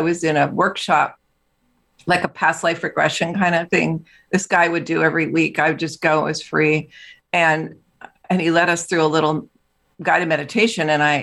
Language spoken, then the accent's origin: English; East Coast, United States; now in San Francisco, United States; I was from the East Coast, but we'd made our way out west in San Francisco.